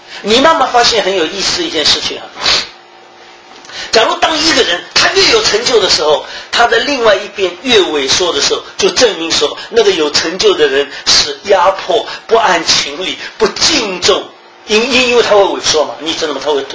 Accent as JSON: {"language": "Chinese", "region": "Shanghai", "country": "China", "said": "我们上海人出去的时候"}